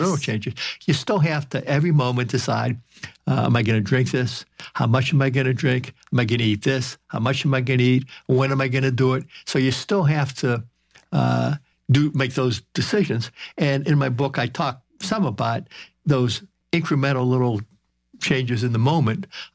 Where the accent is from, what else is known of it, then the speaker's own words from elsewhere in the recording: Midwest, United States; I grew up in the Midwest where grandmothers used to like to feed their grandsons